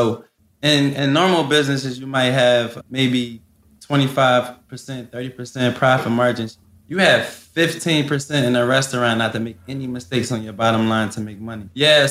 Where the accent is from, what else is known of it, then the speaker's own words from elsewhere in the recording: Philadelphia, Pennsylvania, United States; I come from West Philly. I done seen so much stuff in my life growing up.